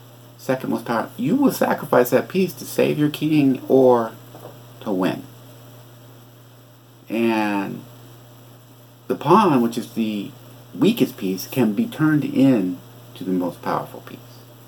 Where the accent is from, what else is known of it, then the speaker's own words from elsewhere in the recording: United States; Hey, I'm American, Vlad. So, I think Americans need to pay attention to chess.